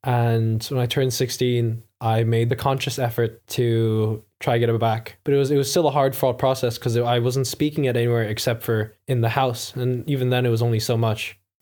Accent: Philippines; now in Ireland; culturally I feel I'm mostly Irish, but originally and for a longer amount of time, I am Filipino.

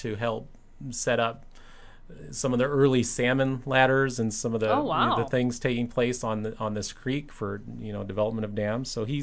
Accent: Nebraska, United States; I grew up in Nebraska.

